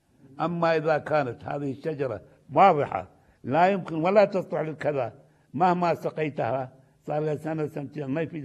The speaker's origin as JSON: {"language": "Arabic", "country": "Iraq", "said": "لا عندنا في العراق هذا برائحة طيبة ولكن لا ثمرة فيه"}